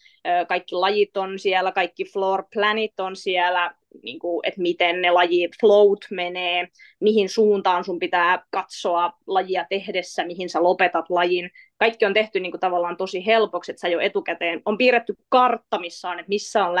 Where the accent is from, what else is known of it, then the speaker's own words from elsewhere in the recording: Mäntsälä, Uusimaa, Finland; Sitten Mäntsälässä, mistä mä oon kotoisin, niin siellä ei ollut CrossFit-salia.